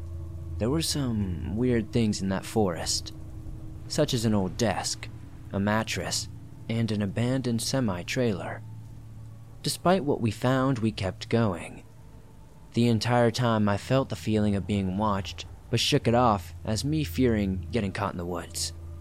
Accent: Costa Rica; English is a second language; English is not my native language, so I am sorry if I make some mistakes in the grammar. Just to be straightforward, I'm from Costa Rica

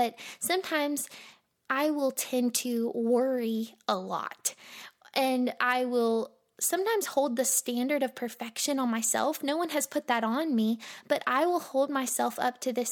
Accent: Monroe, Louisiana, United States; I was born in Monroe, Louisiana, and I grew up in a Christian home.

